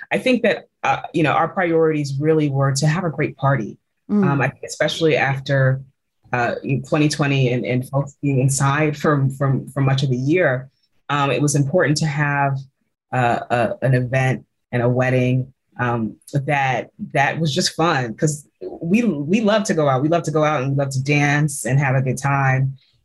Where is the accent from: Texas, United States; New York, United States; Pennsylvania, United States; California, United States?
New York, United States; And so I grew up on Long Island.